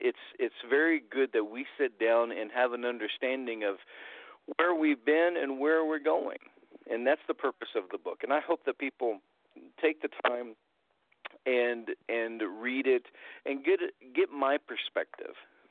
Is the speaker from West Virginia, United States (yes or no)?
no; Muncie, Indiana, United States; And I grew up in Indiana, in Muncie, Indiana, actually.